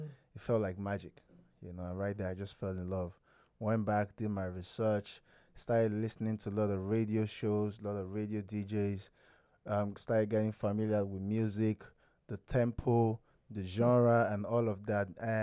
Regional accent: Lagos, Nigeria; born, raised in Lagos from Edo State, both families.

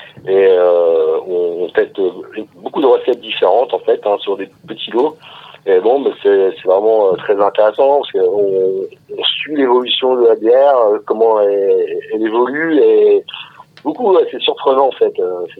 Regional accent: Grand Est, France; now in Lyon, France; je suis ingénieur chimiste et je viens des Ardennes, tout près de la Belgique.

